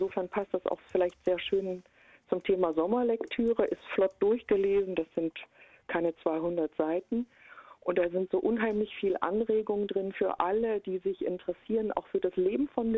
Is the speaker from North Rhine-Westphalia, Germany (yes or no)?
no; Jena, Thuringia, Germany; ich bin Jahrgang 59 und ich komme aus Jena und da gab es eine fantastische Kinderbibliothek